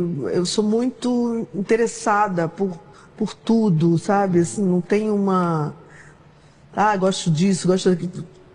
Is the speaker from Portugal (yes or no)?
no; Northeast Region, Brazil; No Nordeste, né? Eu sou nordestina, e no interior as pessoas cantam muito.